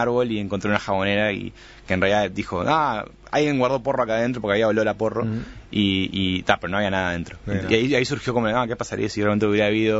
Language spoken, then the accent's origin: Spanish; Uruguay; also born or lived in Sweden; Nací en Suecia, sí.